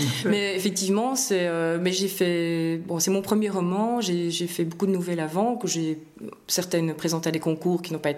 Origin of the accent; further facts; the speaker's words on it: Auderghem, Brussels, Belgium; moi je suis une bruxelloise, j'aime ma ville et donc j'y suis attachée. Je suis auderghemoise